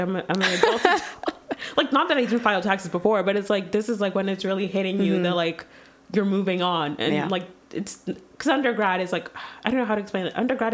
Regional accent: Quebec, Canada; so I'm from Quebec.

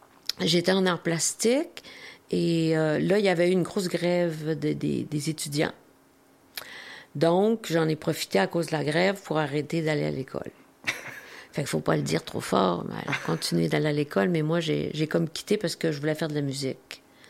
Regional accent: Saguenay, Quebec, Canada; Oui, pas longtemps, mais j'ai grandi

